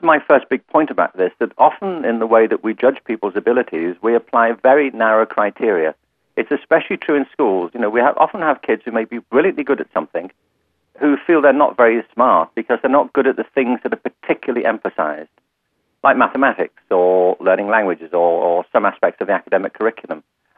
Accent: Liverpool, North West England, United Kingdom; I'm from Liverpool in England, and which is the home

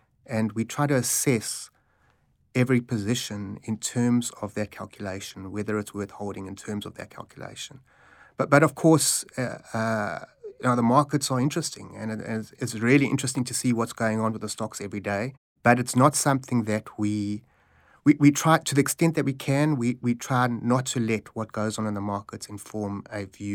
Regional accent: South Africa; when I was growing up in South Africa

